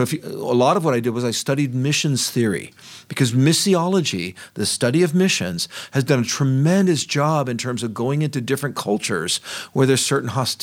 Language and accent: English; San Francisco, California, United States; And I said, well, this is my home. I was raised here in San Francisco.